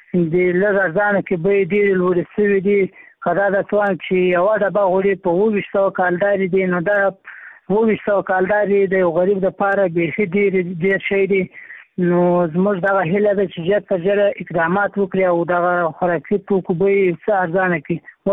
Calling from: Maiwand, Kandahar, Afghanistan; همدا زه د میوند ولسوالۍ څخه درسره په اړیکه کې یم.

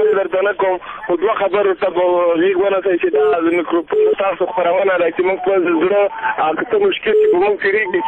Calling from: Nangarhar, Afghanistan; زه په خپله د ننګرهار اوسېدونکی یم.

